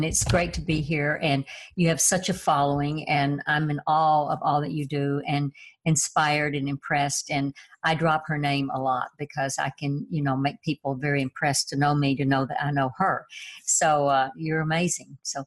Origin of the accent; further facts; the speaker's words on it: Tennessee, United States; You know, I was raised in Tennessee in poverty, and that was my gift